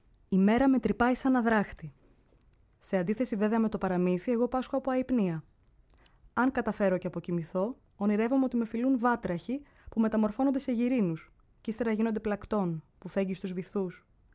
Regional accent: Kalamata, Peloponnese, Greece; Είμαι παιδί της θάλασσας. Από πολύ μικρή είμαι από την Καλαμάτα, δεν το είπαμε αυτό. Έχω μεγαλώσει στο νερό.

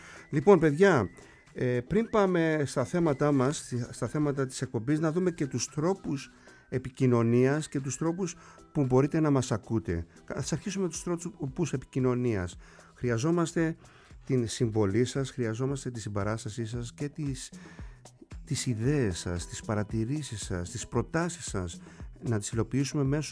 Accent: Kasos, South Aegean, Greece; Και εγώ μερικές φορές το παραποιώ, διότι και εγώ ναυτικό νησί είμαι και δεν το ακούω πουθενά το νησάκι μου. Και Καπετά Κασιώτη, λοιπόν.

